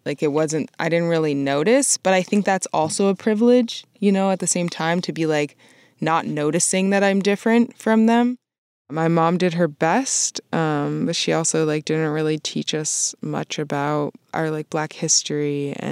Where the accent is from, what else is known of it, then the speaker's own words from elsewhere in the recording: Vermont, United States; now in Boston, United States; Growing up in Vermont, you know, you don't see a lot of people that are, you know, different diversities and like different, you know, ethnicities and stuff. And so I moved to Boston